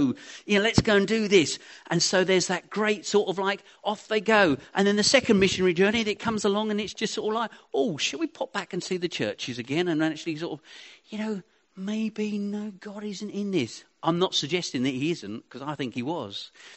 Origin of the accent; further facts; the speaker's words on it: Haverhill, East of England, United Kingdom; I grew up in Haverhill. I played on that estate.